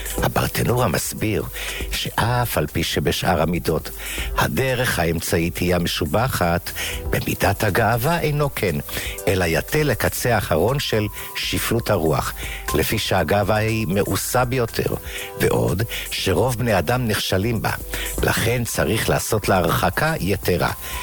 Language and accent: Hebrew; Rehovot, Central District, Israel; אני מרחובות, ואז כך שבעזרת השם אנחנו בקרבת מקום